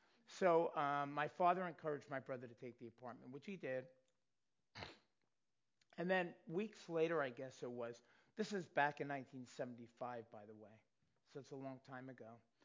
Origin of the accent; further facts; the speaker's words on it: New York, United States; and we were raised in New York. I bet you can tell I'm from New York originally. You can take the boy out of New York, but you know the rest. Can't take New York out of the boy. Anyway, my accent.